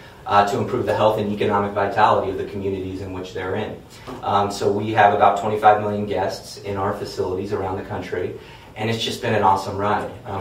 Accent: Iowa, United States; So I'm from Iowa originally. As you know, we were just joking around about cornfields, but it's literally where I'm from. Didn't grow up on a farm, but did a lot of work in the cornfields as well

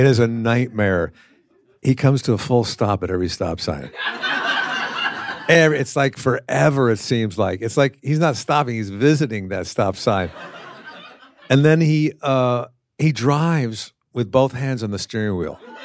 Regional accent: East Coast, United States; now in San Diego, United States; so I moved to San Diego because I wanted to check that out. I came from the East Coast.

